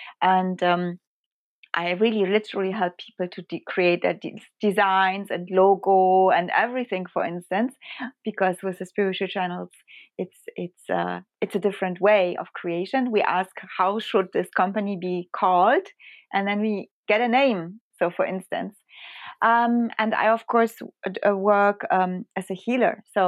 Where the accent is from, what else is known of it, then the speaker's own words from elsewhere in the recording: Germany; also born or lived in Poland; So yes, I am born in Poland, but I grew up in Germany, and I have received my education, all my education actually, basically in Germany.